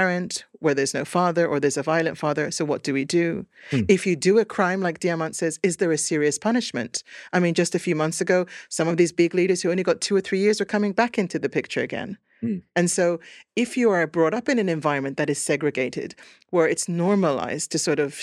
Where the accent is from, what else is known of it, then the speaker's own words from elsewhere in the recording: Vantaa, Uusimaa, Finland; I was brought up in Vantaa and Puisto, which was in those days called Vantaa, another suburb, but now it's its own area.